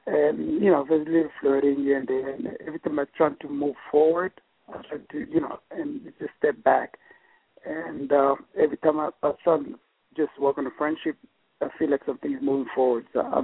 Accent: New York, United States; I'm from New York.

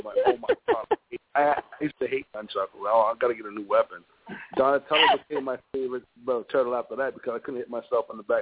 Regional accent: Boston, Massachusetts, United States; I grew up in Roxbury, Roxbury, Mass., Roxbury in Boston, Massachusetts.

